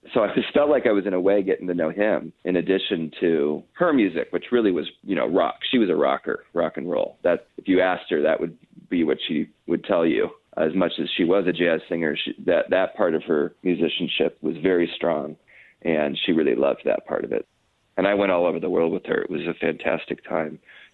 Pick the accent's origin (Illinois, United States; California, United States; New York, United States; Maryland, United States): California, United States; Los Angeles; a little tribute to my hometown of Los Angeles, looking at the past, present, and future